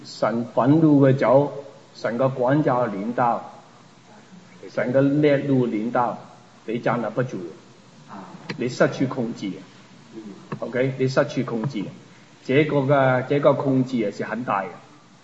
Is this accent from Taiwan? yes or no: no; China; 当时我们很危险，我们中国人，我们就留